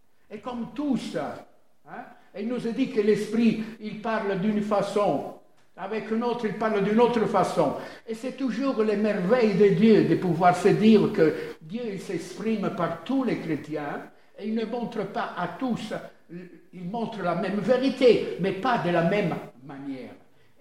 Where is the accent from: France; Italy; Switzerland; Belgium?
Italy; French is a second language; Je vous ai dit, vous le savez, je suis italien.